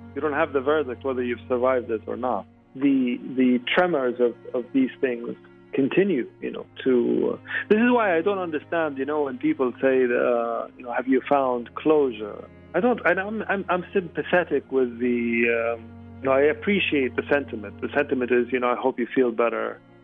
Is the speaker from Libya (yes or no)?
yes; Libya; also born or lived in New York / Egypt; now in London, United Kingdom; I'm a Libyan writer, but a Libyan writer with a complicated history. I was born in New York. And I've lived part of my life in Libya and in Egypt and most of it in London.